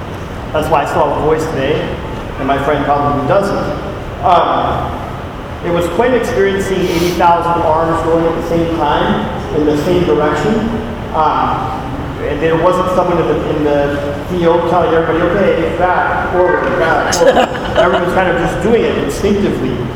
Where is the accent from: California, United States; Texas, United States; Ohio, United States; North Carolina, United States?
California, United States; In fact, most high school stadiums in Florida are bigger and better than the college stadium that I grew up in California.